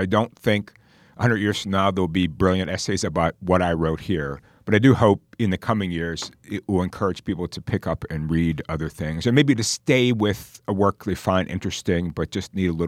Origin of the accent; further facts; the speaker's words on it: Pittsburgh, Pennsylvania, United States; I have thought about a collection about writers from my hometown of Pittsburgh